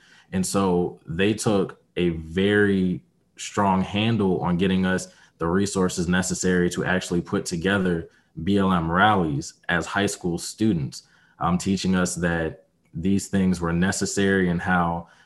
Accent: Durham, North Carolina, United States; also born or lived in Winston-Salem / Minnesota; I was born in Winston-Salem, moved to Minnesota when I was very young. I went to a Christian preschool while I was there. And then when I returned back to North Carolina at the age of six

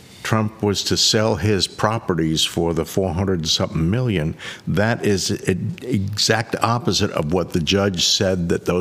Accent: Northeast, United States; we're transplanted from the Northeast, but not everybody from the Northeast is evil.

